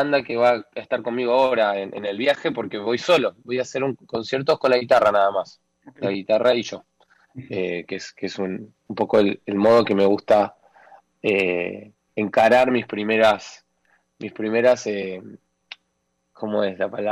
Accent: Argentina; che, esto es re argentino, mal. Pero bueno, bien ahí, porque es de donde vengo.

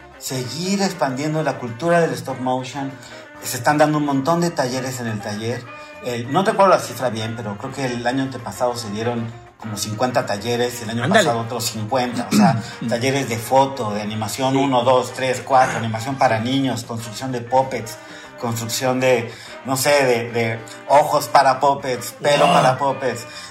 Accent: Mexico City, Mexico; born there; moved away as an adult; now in Guadalajara, Mexico; Yo realmente llegué a Guadalajara a los 18 años, yo nací en la Ciudad de México.

